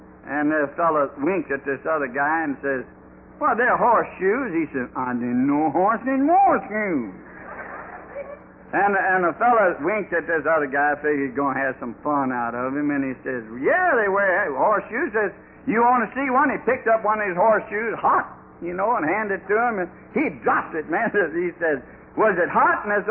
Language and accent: English; North Little Rock, Arkansas, United States